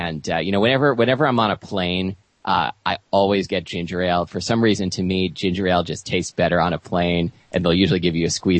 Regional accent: Pacific Northwest, United States; You know, I'm from the Northwest, so I do love beer. I think pretty much everyone here does.

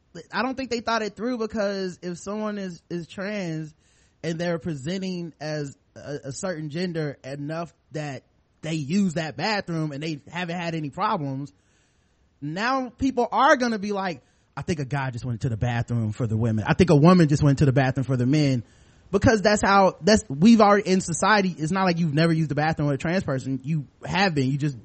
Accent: the South, United States; I am from Trump, the South.

